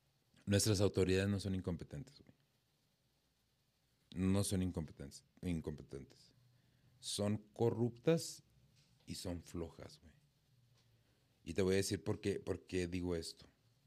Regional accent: Ciudad Juárez, Chihuahua, Mexico; los que somos de Juárez sabemos

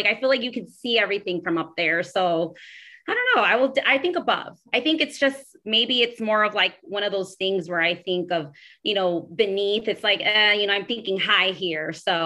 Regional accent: Phoenix, Arizona, United States; moved away as an adult; also born or lived in California; And I've was actually raised in Phoenix, Arizona. I was born in California, but I moved when I was about 11, 12 years old. And then I came back to California after I graduated high school

